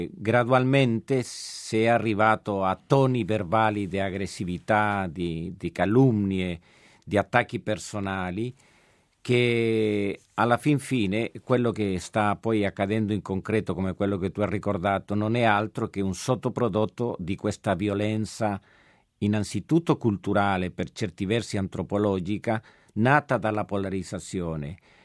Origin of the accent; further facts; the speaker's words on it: Chile; Io sono cileno, ho vissuto il periodo del golpe militare in Cile